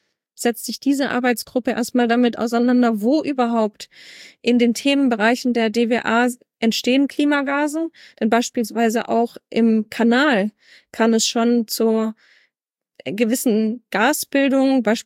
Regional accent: Berlin, Germany; ich komme ja persönlich aus Berlin.

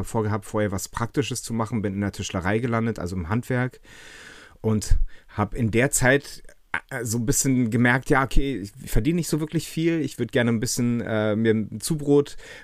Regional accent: Berlin, Germany; Ich bin aus Berlin, bin hier zweisprachig aufgewachsen, bin halb Franzose

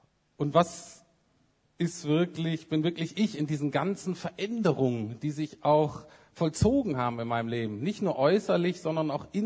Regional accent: Bremen, Germany; also born or lived in Heidelberg; ich bin in Bremen aufgewachsen, viertes von fünf Kindern, bin da zur Schule gegangen und bin dann am Ende dieser Zeit Christ geworden.

